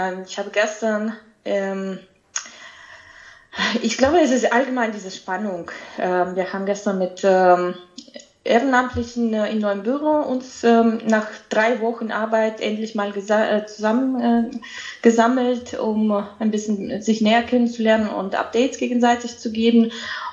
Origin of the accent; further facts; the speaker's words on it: Belarus; first language Belarusian; German is a second language; Meine Muttersprache ist Belarusisch und Russisch und in Belarus sind 2 Sprachen, staatliche Sprachen.